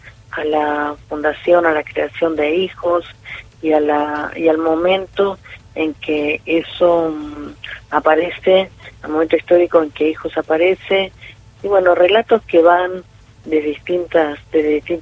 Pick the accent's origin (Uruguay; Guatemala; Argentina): Argentina; La Plata, Buenos Aires Province; nosotros somos de La Plata, sí. Y de la provincia de Buenos Aires